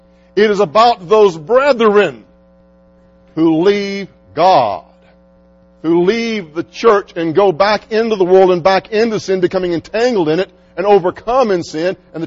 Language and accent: English; Mississippi, United States; now in Texas, United States; I come from Mississippi. All we got in Mississippi are hills. I still haven't seen mountains in Texas.